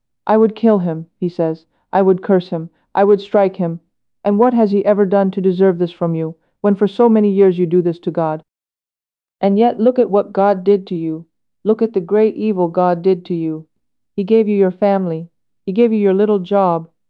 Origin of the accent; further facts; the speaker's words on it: Greece; We came from Greece, and as we know, there we have more churches. We have the cassocks, we have monasteries, we have many things.